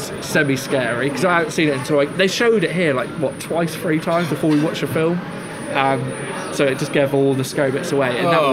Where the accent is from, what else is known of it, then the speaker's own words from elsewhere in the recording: South West England, United Kingdom; Exmoor. That's on my doorstep. I'm from North Devon.